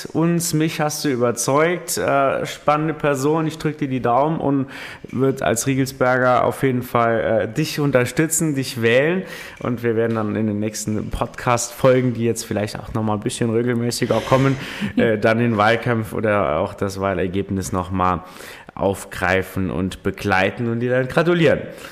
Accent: Saarland, Germany; Ist ja dann doch was Besonderes, rheinland-pfälzische Schule als Saarländer

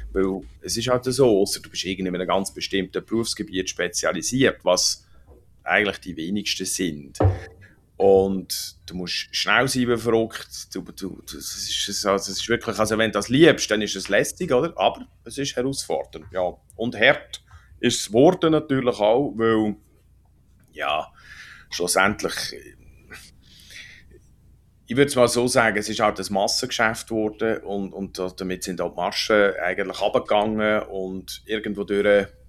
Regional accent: Zofingen, Aargau, Switzerland; Also ich bin eigentlich da aufgewachsen in der Region Zofingen.

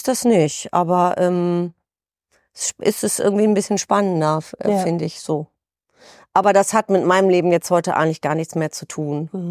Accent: Lübeck, Schleswig-Holstein, Germany; Ich bin in Lübeck geboren, in einem kleinen Stadtteil und habe meine Jugend am Strand verbracht, wirklich.

